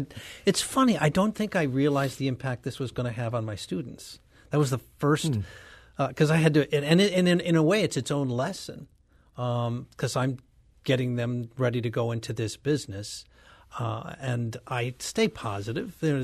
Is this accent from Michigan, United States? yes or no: yes; Detroit, Michigan, United States; I'm from Detroit. If it doesn't have an engine, I don't know what it is.